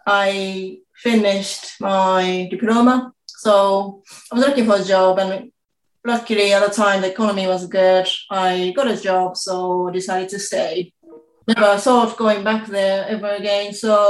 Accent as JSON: {"language": "English", "region": "Kanagawa", "country": "Japan", "tie": "born or raised there", "moved": "as an adult", "lives_now": "United Kingdom", "said": "I was born in Japan, Kanagawa, which is next to Tokyo. And I spent the first 20 years in Japan. I came to study in the UK."}